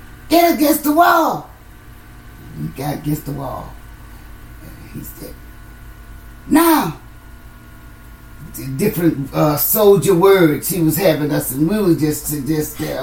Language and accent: English; Baton Rouge, Louisiana, United States; also born or lived in New Orleans / Columbia, Mississippi; I was born in New Orleans in the Charity Hospital. Okay. In 1948, June 26. I was raised in Scotlandville, Baton Rouge, Louisiana. Part of my life as a young child, I was raised in Columbia, Mississippi.